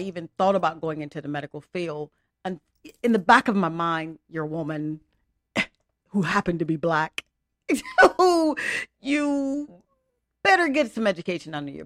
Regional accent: Mississippi, United States; Came from Mississippi. Mm-hmm. Born in Mississippi, born and raised in Mississippi.

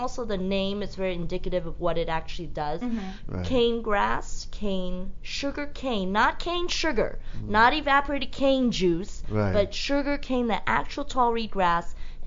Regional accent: Taiwan; I'm from Taiwan. Like, I'm island.

